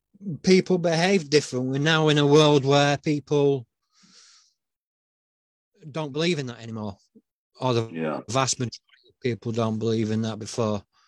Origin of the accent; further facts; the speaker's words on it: United Kingdom; I suppose as a Brit